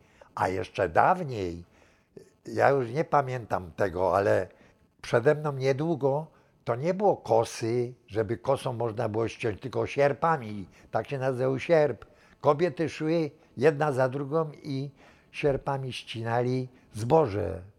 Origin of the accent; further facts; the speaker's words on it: Kraków, Lesser Poland, Poland; urodzony 2.7.1927. Rodem pochodzę z Bronowic Małych. Ojciec mój też pochodzi z Bronowic Małych. Zresztą cała rodzina pochodzi z Bronowic Małych. Także jesteśmy rodziną, jak to się mówi, bronowicką.